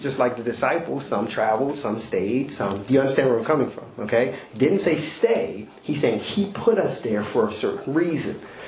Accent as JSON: {"language": "English", "country": "United States", "tie": "born there", "said": "But I was born in America. I could have been born in Africa or born in Europe."}